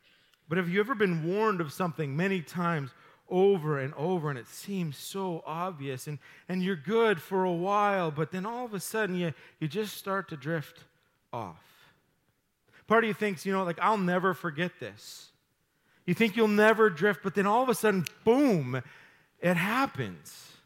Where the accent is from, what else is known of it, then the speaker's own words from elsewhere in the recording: Dawson Creek, British Columbia, Canada; Growing up in Dawson Creek, I had an ample opportunity to work for the local farmers to make money while I was in high school and even after that.